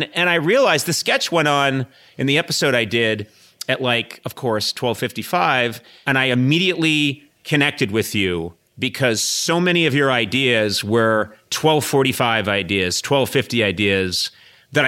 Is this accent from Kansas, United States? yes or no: no; Brookline, Massachusetts, United States; What happened is I grew up in Brookline, Mass., but my mother grew up in Worcester